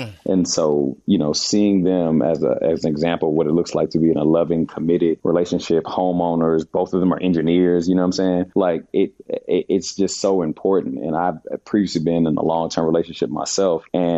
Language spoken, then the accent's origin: English; Baltimore, Maryland, United States; now in Los Angeles, United States; he lives in my hometown of Baltimore. And like, I live